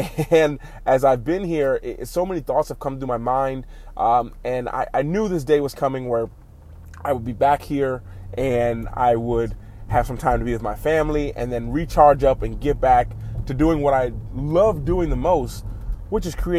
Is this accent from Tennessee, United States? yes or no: no; Cleveland, Ohio, United States; I'm actually currently in Cleveland. I'm currently where my hometown.